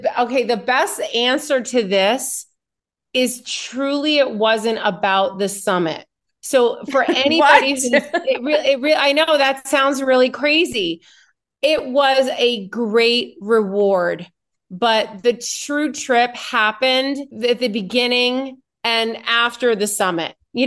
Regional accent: New York, United States; I am a New Yorker my whole life.

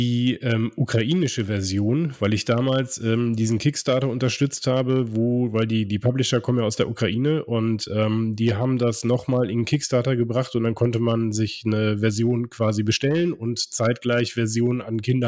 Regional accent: Cologne, North Rhine-Westphalia, Germany; ganz, ganz liebe Grüße in meine Heimat, ins die schönste Stadt Deutschlands, ins wunderschöne Köln.

